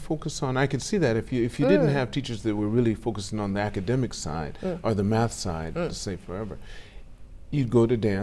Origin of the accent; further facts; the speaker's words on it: Los Angeles, California, United States; I'm from California, Los Angeles, Southern California, yes.